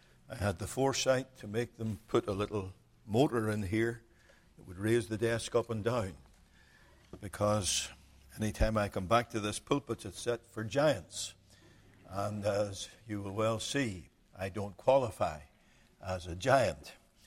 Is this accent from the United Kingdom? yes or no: yes; Northern Ireland, United Kingdom; It was 1978. I was visiting from Northern Ireland.